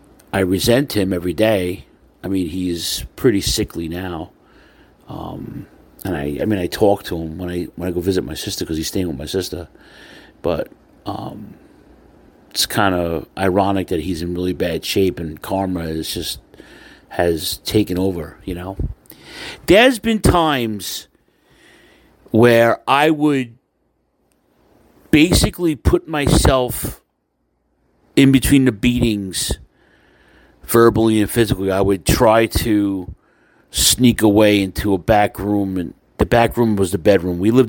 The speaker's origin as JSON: {"language": "English", "town": "Queens", "region": "New York", "country": "United States", "tie": "born or raised there", "said": "My parents are from Brooklyn. My cousins, my aunts and uncles, my grandparents are from Brooklyn. But I was raised in Queens. I would go to Brooklyn every day."}